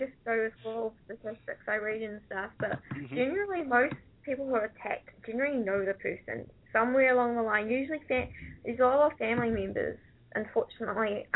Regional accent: New Zealand; Even when where I'm from. I'm from New Zealand. I'm like, when we are from one of the littlest places in the world.

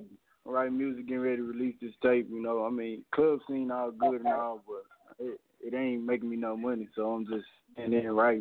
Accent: Dallas, Texas, United States; No. I'm from Dallas, Texas.

